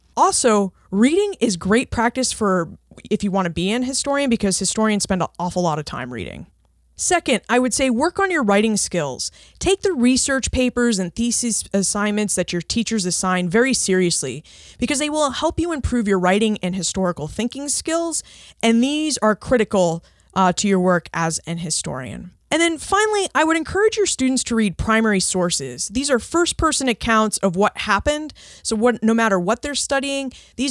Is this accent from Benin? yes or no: no; New England, United States; We grew up in New England, which seems to have a limitless supply of historic sites and house museums and other types of history museums